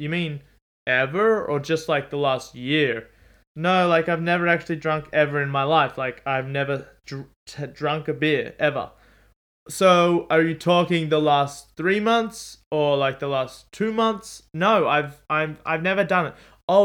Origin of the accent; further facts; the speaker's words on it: Australia; And I'm like, yes, I'm Australian.